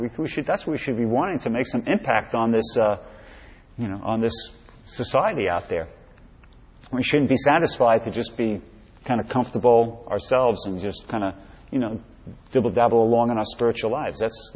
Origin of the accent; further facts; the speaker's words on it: New York City, New York, United States; I'm born and raised in New York City, the East Coast, okay?